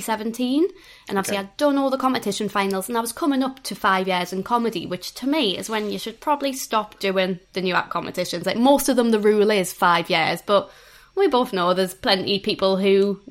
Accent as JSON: {"language": "English", "town": "Newcastle", "region": "North East England", "country": "United Kingdom", "said": "I am from Newcastle"}